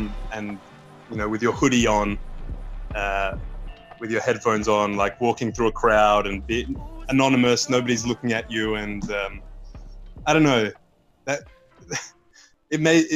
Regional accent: Adelaide, South Australia, Australia; growing up in Adelaide, there was there's definitely a feeling of being trapped

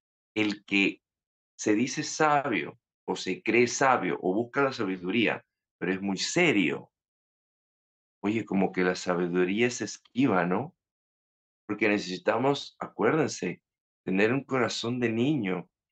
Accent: Lima, Peru; now in Spain; yo vengo de Lima, que es la segunda ciudad construida en el desierto. Somos la segunda más grande. La primera es Cairo, la segunda es Lima, y Lima es, o sea, cuando yo era niño era todo polvo

